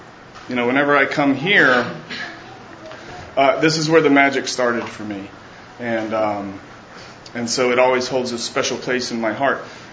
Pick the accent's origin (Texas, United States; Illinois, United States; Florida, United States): Texas, United States; I was born and raised in Texas. To a wonderful family.